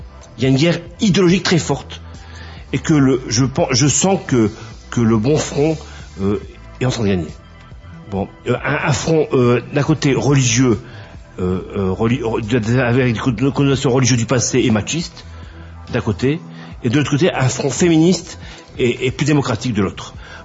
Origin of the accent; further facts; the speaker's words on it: Geneva, Switzerland; Je suis de Genève donc Genevois voilà quoi.